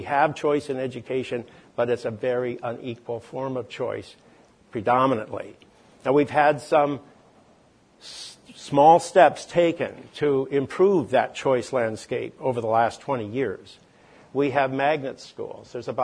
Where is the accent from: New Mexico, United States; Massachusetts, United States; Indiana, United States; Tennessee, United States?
Massachusetts, United States; Wellesley; or Scarsdale, New York, or my hometown of Wellesley, Massachusetts.